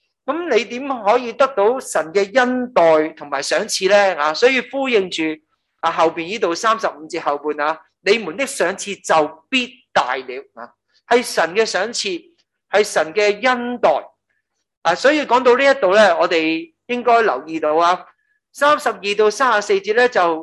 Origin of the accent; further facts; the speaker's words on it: China; 当然是就了我们中国人认识的